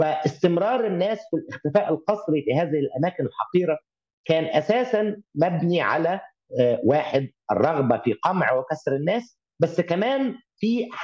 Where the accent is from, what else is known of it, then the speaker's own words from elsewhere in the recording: Egypt; وننكسر كمصريين لنا رغبة في الدفاع عن وطننا وعن مواطنينا